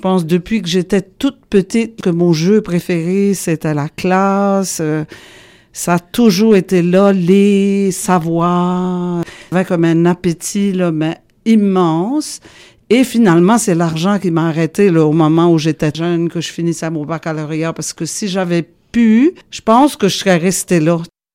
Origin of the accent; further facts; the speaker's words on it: Havre-aux-Maisons, Quebec, Canada; born there; Je suis née à Havre-aux-Maisons, dans le canton de la Petite-Baie, dans une famille nombreuse.